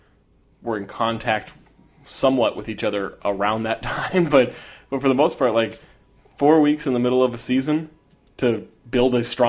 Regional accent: Sacramento, California, United States; I'm from Sacramento. I lived there for, I don't know, 85% of my life, or whatever that percentage ends up being.

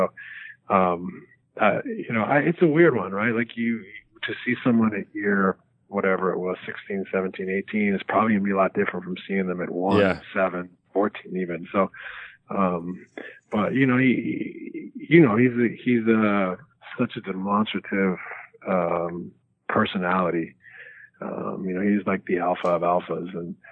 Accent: British Columbia, Canada; when I growing up on the West Coast of Canada, did not think I would creep into the lyrics of a single rapper.

